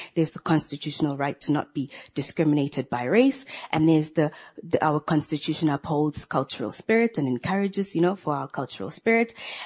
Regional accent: Namibia; English is a second language; here I am, a young Namibian lady born and bred in Namibia and having schooled here as well

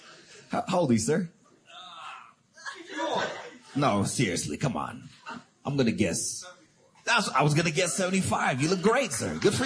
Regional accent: Canada; now in Atlanta, United States; It's a big difference growing up in Canada. We get snow every year.

